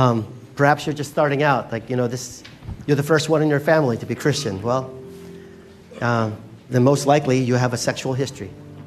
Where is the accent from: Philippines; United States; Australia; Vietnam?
Philippines; I am Filipino.